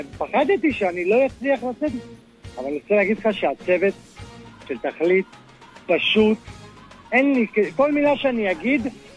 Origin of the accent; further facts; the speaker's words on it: Be'er Ya'akov, Central District, Israel; אני מבאר יעקב.